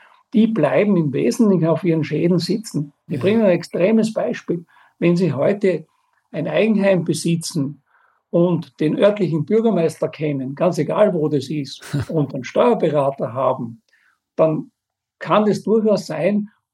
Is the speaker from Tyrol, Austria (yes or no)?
no; Styria, Austria; Ich bin in einer Bergstadt in der Obersteiermark aufgewachsen, mit absoluter sozialdemokratischer Mehrheit